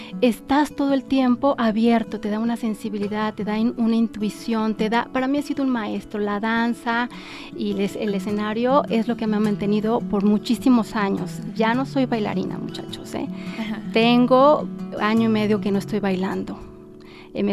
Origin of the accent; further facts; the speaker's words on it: Guadalajara, Jalisco, Mexico; me preguntaban, ¿de dónde eres? Uh-huh. De Guadalajara, de Jalisco.